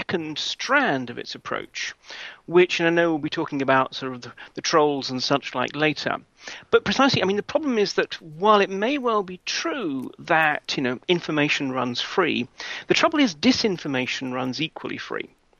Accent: London, United Kingdom; I mean, come on, I'm a Brit. I come from London, the CCTV capital.

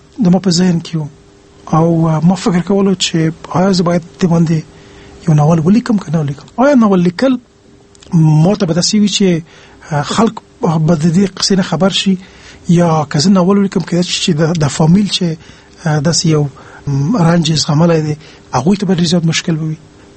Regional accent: Pakistan; also born or lived in Kabul, Afghanistan; زه په کابل کې پیدا شوی یم. تقریبا په اوه کلنۍ کې موږ مهاجر شو پاکستان ته. پاکستان کې مې 14 کاله تیر کړي دي

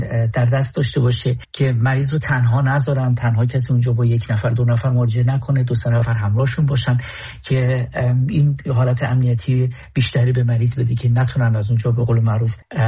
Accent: Iran

